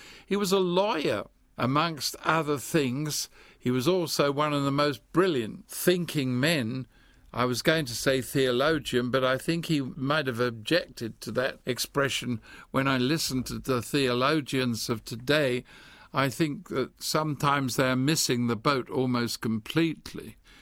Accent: England, United Kingdom; now in United States; I am freeborn. I'm an Englishman. There's no doubt of that. Many people tell me my accent is still there.

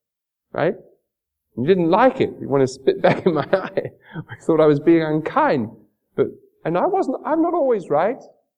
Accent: England, United Kingdom; I said, how do you know I'm from England?

